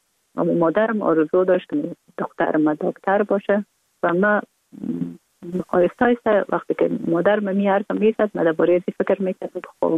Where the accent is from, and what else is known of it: Kabul, Afghanistan; born or raised there